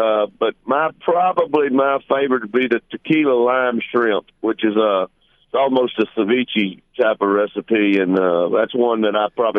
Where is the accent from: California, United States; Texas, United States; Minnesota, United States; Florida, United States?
Texas, United States; Oh, absolutely. You know, I mean, Southeast Texas is big, big musically, not just country, but there's been a lot of other genres out of there